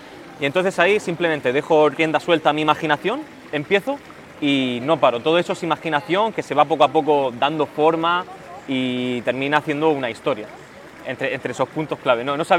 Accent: El Palmar, Region of Murcia, Spain; Efectivamente, sí, nací en el Palmar y actualmente sigo viviendo en el Palmar.

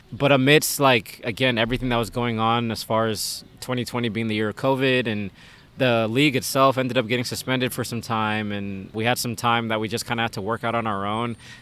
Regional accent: Dallas, Texas, United States; this is going to sound bad because I'm from Dallas, and obviously Austin and Dallas is a rivalry there.

